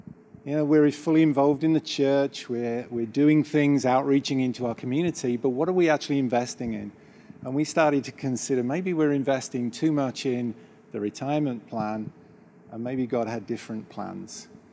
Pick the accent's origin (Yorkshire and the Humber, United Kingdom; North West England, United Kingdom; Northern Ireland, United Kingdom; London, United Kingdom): Northern Ireland, United Kingdom; accent: Ballymena; As you can hear, my voice, my accent is not local to this area. It's actually nearer to Ballymena than America.